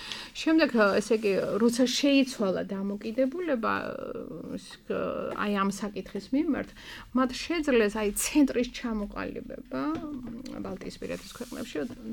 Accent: Batumi, Adjara, Georgia; აი თქვენ ალბათ ყველანი ბათუმელები ვართ

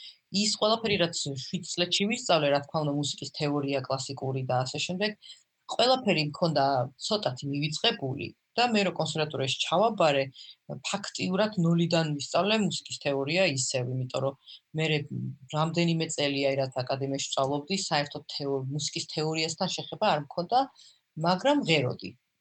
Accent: Kyiv, Kyiv City, Ukraine; მე ბავშვობაში დავდივი ფოლკლორულ ანსამბლში კიევში 6 წლიდან 17 წლამდე, ნუ იქ გავიზარდე რა.

